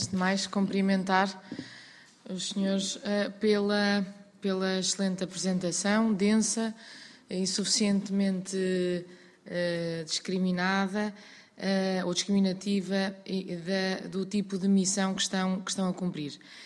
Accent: Portugal; muito nos orgulha a nós como portugueses.

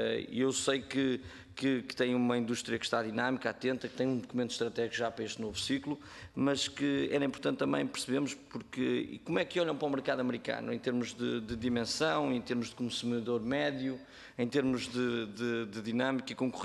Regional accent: São João da Madeira, Aveiro, Portugal; Eu sou natural de São João da Madeira, portanto um dos centros principais da produção e das áreas mais importantes desta atividade.

